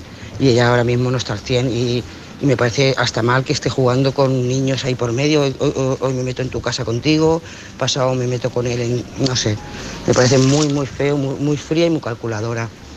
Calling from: Lloret de Mar, Catalonia, Spain; de Lloret de Mar.

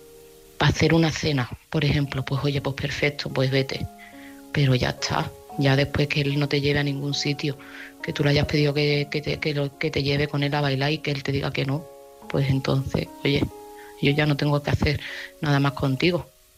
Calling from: Seville, Andalusia, Spain; de Sevilla

